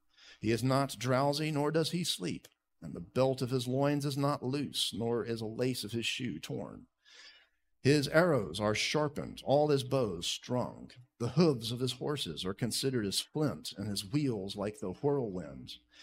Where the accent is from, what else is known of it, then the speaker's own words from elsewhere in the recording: Alabama, United States; When I was a boy growing up in Alabama, in the summertime, we would buy these wicker baskets